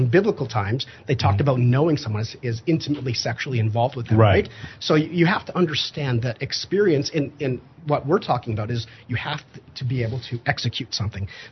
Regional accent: Canada; It, like, I'm Canadian, right? So it's like I'm used to, like, really cold.

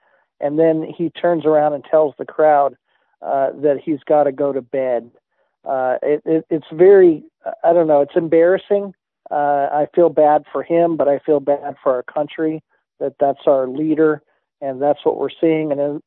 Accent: United States; You know, sir, that's, as an American, sir, born and raised, that's very embarrassing.

